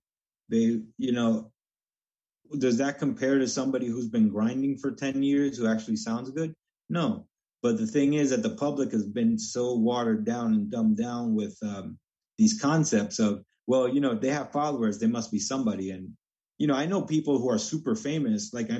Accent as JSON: {"language": "English", "town": "Hoboken", "region": "New Jersey", "country": "United States", "said": "I'm from Hoboken."}